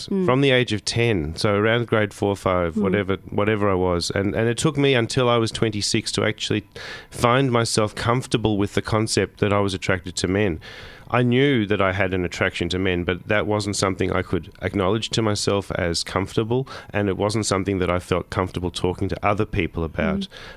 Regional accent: Melbourne, Victoria, Australia; I was born into a family, you know, with a very strong Jewish identity, and you know, I grew up in Melbourne, and Melbourne has a relatively strong, close-knit Jewish community

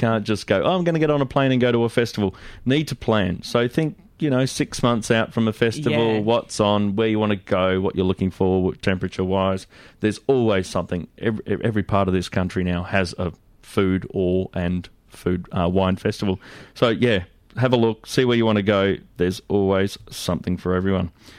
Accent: Queensland, Australia; I'm from North Queensland, so I'll argue until I go.

